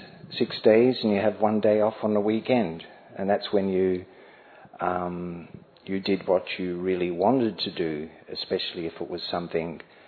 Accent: Australia; I think just growing up in the West, anyway, especially in Australia

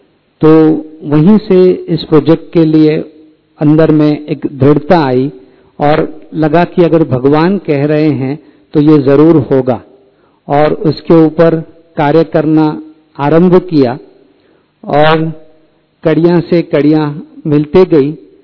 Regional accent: Mumbai, Maharashtra, India; now in Mount Abu, India; बॉम्बे में पले बड़े, लेकिन प्रकृति से बहुत ही प्यार था। और जब 2013 में हम यहाँ माउंट आबू आए

